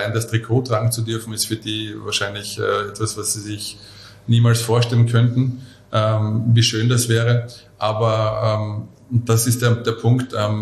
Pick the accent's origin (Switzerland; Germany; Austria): Austria; Lower Austria; ich bin in Vorort vor Mödling groß geworden